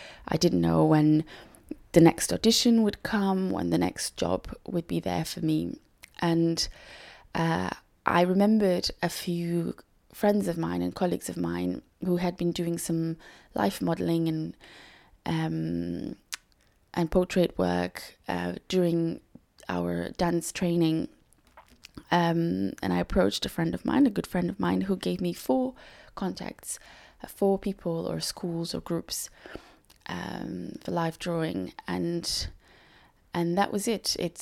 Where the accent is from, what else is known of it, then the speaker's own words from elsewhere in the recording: Lisbon, Portugal; moved away as an adult; also born or lived in Madeira; now in London, United Kingdom; I was born in Madeira in Portugal, but I lived in Lisbon, in the capital, from the age of 6.